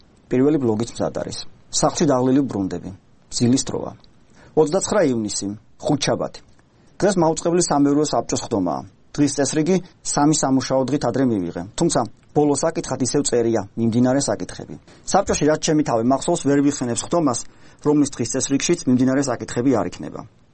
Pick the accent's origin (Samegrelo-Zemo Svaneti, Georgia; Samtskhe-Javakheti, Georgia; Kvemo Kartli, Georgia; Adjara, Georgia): Adjara, Georgia; Keda; სადაც ჩემი ბავშვობის მეგობრებთან ერთად ჩატი გვაქვს გამართული ჩვენთვის. ყველანი ქედიდან აჭარიდან მოვდივართ და მთელი ბავშვობა ერთად გვაქვს გატარებული.